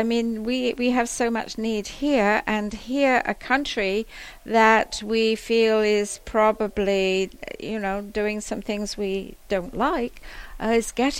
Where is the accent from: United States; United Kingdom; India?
United Kingdom; England; you probably know from my accent, I'm from England.